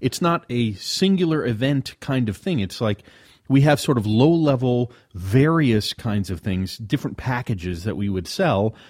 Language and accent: English; Australia; I have to do it as an Australian, don't I?